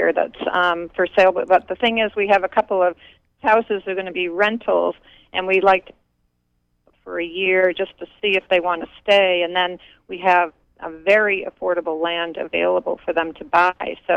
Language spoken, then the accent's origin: English; Idaho, United States; I'm from Idaho